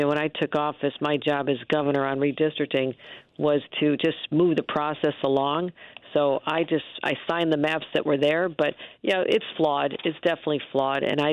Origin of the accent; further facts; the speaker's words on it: Buffalo, New York, United States; I mean, I'm from Buffalo. It takes me 3 hours to get to Cleveland.